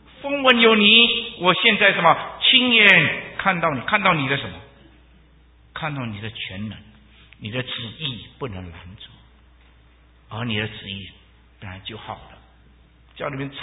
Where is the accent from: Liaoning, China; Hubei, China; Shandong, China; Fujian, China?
Fujian, China; 我们福建人说老人家长牙齿